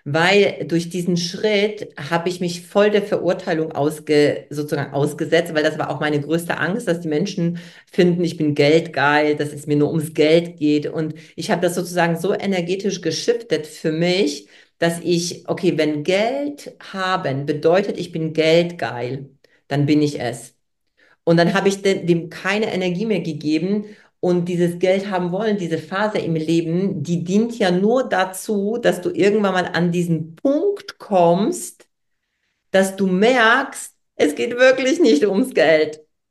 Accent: Poland; German is a second language; Weil ich komme aus Polen

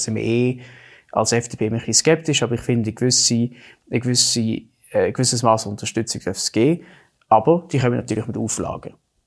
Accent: Zurich, Switzerland; ich wohne da in der Schweiz, und mit dem Film wird suggeriert, dass ich Teil von dieser Bubble bin, dass ich indoktriniert werde. Mhm. Und ich bin Schweizer, ich bin Zürcher, ich bin kein Israeli, ich bin kein Zionist

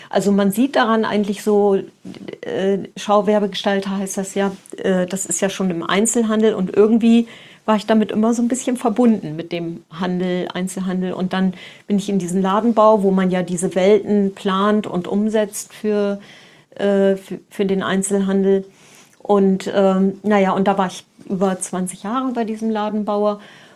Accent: Lower Saxony, Germany; Ja, also geboren bin ich in der Nähe von Bremen. Also ich fühle mich als Bremerin, aber ich bin eigentlich eine Niedersächsin. Und weil wir an der Stadtgrenze aufgewachsen sind

